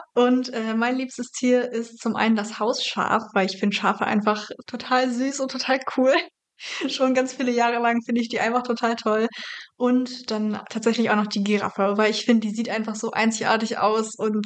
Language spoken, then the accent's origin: German; Brandenburg, Germany; ich komme aus dem schönen Brandenburg, aus der Nähe von Berlin. Und ja, genau, bin da im kleinen Dorf groß geworden, sehr ländlich.